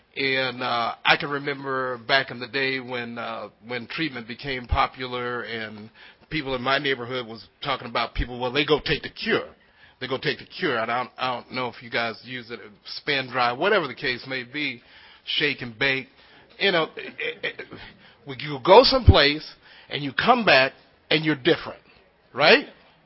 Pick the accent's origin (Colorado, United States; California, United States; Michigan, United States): Colorado, United States; Denver; I'm an addict from Denver, Colorado. My area is the Mile High area.